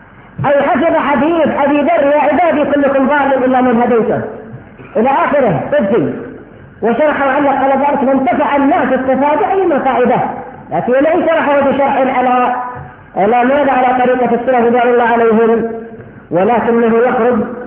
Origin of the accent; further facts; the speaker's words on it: Yemen; يحملونهم بالباصات بدراهم من أجل يجتمعون له خاصة عندنا في اليمن.